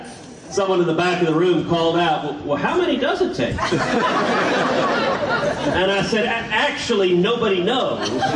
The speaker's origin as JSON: {"language": "English", "region": "Texas", "country": "United States", "said": "from my home state of Texas"}